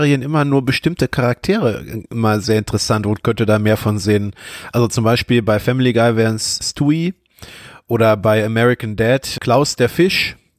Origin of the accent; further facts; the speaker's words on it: North Rhine-Westphalia, Germany; ich bin ja aus NRW